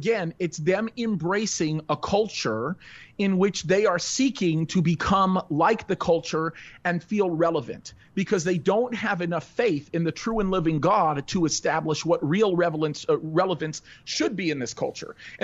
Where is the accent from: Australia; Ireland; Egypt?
Egypt; born in Egypt. I come from a North African country.